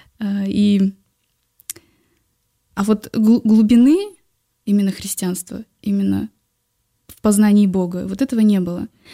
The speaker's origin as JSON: {"language": "Russian", "region": "Dushanbe", "country": "Tajikistan", "tie": "born or raised there", "said": "Я родилась и выросла в городе Душанбе, это Таджикистан."}